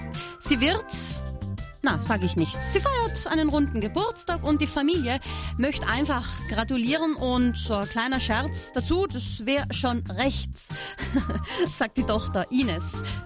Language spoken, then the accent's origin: German; Trentino-Alto Adige, Italy; Ich bin aus Südtirol und ich arbeite beim Radio und … von Radio Tirol.